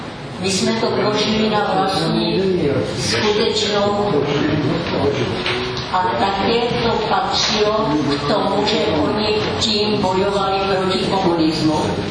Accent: Kunovice, Zlín Region, Czechia; Pocházím z Moravy, z Uherského hradiště Kunovic, čili to je úrodná krajina

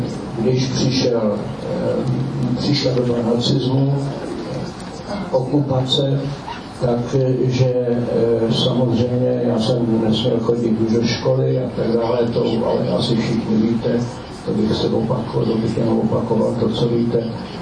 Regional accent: Most, Ústí nad Labem Region, Czechia; born there; Já jsem narozený v Mostě, to znamená severní Čechy, většinou víte, že to bylo hornické město, a moje maminka byla tam vychovaná

